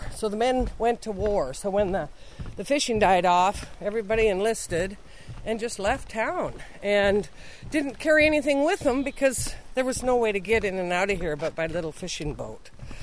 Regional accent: Seattle, Washington, United States; now in Port Alexander, United States; I'd been seining since 74 up here, and I grew up in Seattle, and once I hit Southeast Alaska, I was like, this is it.

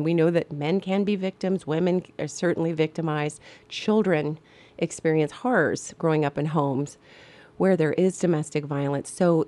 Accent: Louisville, Kentucky, United States; born there; Now, I was born in Louisville.

